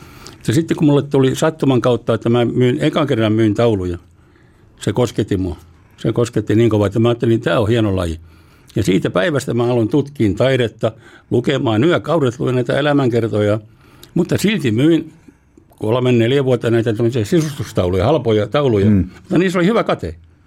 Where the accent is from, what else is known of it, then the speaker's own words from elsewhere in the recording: Forssa, Tavastia Proper, Finland; now in Helsinki, Finland; mä olen maalaispoika, mä olen Forssasta kotoisin